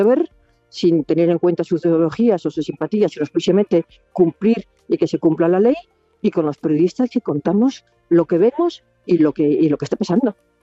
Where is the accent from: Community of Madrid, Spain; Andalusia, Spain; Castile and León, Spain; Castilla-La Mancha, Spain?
Andalusia, Spain; Seville; Sí, vivía en Heliópolis